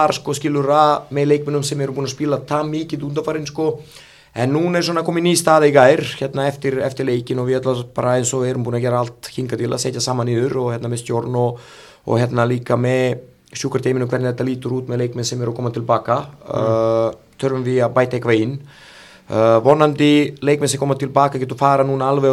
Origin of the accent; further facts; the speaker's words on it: Kruševac, Rasina District, Serbia; Icelandic is a second language; now in Iceland; Borg heitur Krúsevats, þetta er svona bara borg svipa eins og reykja svona 110-120 manna borg svona söður 200 km frá Belgrad sko.